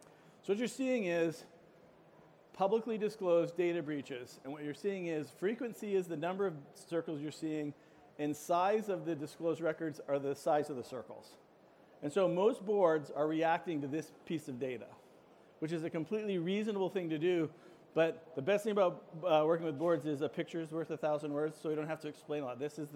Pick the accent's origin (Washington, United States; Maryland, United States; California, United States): Washington, United States; Seattle; I don't do coffee, and I'm from Seattle, but I'm still super excited.